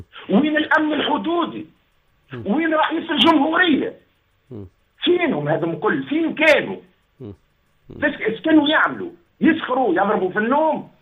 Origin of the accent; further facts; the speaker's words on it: Tunisia; ما يشرفنيش كتونسي